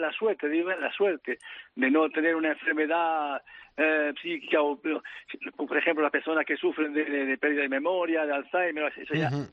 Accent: Madrid, Community of Madrid, Spain; yo aprecio mucho Madrid porque yo he pasado mi infancia justamente en Madrid después de la guerra. Uh-huh. Y he vivido en la calle Bravo Murillo, en la calle Covadonga, en los Cuatro Caminos también.

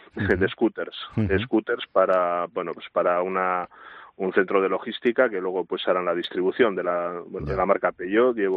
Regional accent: Durango, Basque Country, Spain; Yo soy de Durango, de Vizcaya.

